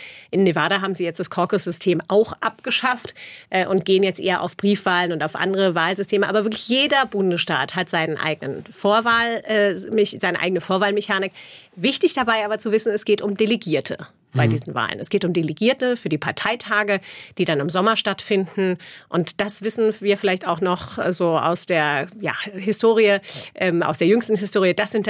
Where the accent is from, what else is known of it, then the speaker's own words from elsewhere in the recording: Wiesbaden, Hesse, Germany; Das erinnert mich genau an meine Jugend in Wiesbaden, so 13, 14.